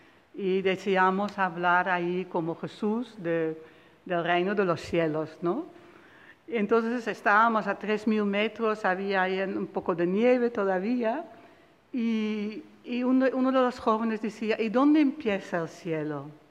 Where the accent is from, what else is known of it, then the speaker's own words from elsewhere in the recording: Netherlands; Spanish is a second language; moved away; also born or lived in Switzerland; Soy holandesa, por los que no me conocen, y he vivido muchos años en Suiza, entonces el castellano a veces pues hago algunas faltas, que me perdonan. Hablo muchas lenguas, pero todo de manera imperfecta.